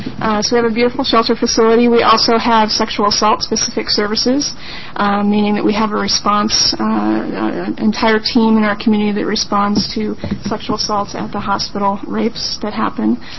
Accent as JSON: {"language": "English", "town": "Roseburg", "region": "Oregon", "country": "United States", "said": "I am actually from Roseburg, Oregon, and have been in the field of working with domestic violence and sexual assault victims for about 13 years"}